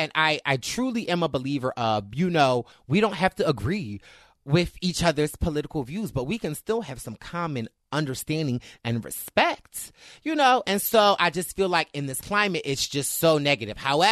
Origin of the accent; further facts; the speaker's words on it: Canada; I'm from Canada, so maybe it's a lot colder here.